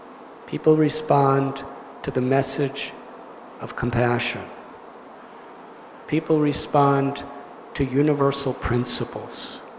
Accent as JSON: {"language": "English", "country": "United States", "tie": "born or raised there", "said": "I'm from America. I grew up as a teenager in the 1960s, along with my dear friend Gary."}